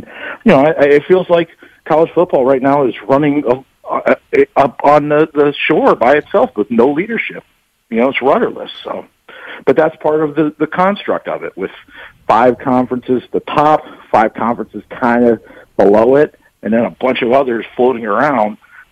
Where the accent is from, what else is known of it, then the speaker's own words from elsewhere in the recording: Pennsylvania, United States; I grew up in Pennsylvania, maybe they knew some guys from Ohio in the Big 33 game